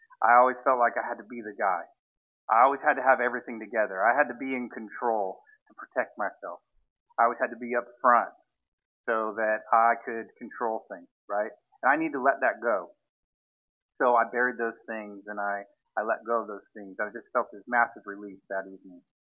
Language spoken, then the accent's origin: English; Washington, United States; now in Redding, United States; I'm originally from Washington State. My wife grew up in California. I went down there for college, got married.